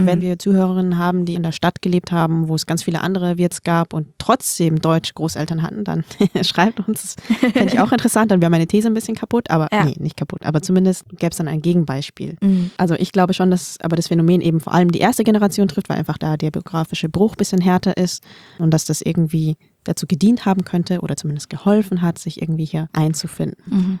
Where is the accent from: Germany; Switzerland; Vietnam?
Vietnam; So voll No-Go, als Vietnamese das zu sagen.